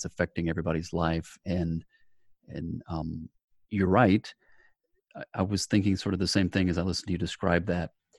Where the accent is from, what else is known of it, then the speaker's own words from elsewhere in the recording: United States; Okay, so as an American, I can tell you